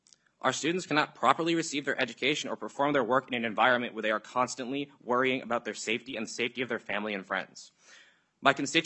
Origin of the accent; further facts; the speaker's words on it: White Bear Lake, Minnesota, United States; now in Mankato, United States; I'm a sophomore at Minnesota State Mankato. I'm originally from White Bear Lake